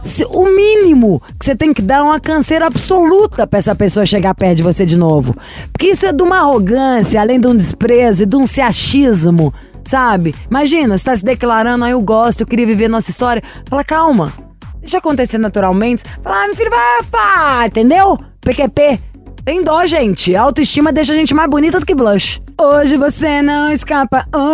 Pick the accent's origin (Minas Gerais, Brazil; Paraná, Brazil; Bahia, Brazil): Minas Gerais, Brazil; Belo Horizonte; Como eu sou de Belo Horizonte